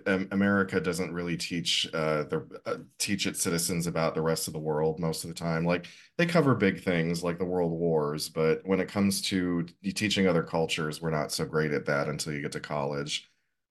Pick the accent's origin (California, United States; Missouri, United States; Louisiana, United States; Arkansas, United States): Missouri, United States; Kansas City; now in Cleveland, United States; Because I grew up in Kansas City, Missouri, and then when I moved to Cleveland, people would ask me where I was from, and I was like, "Oh, I'm from Kansas City."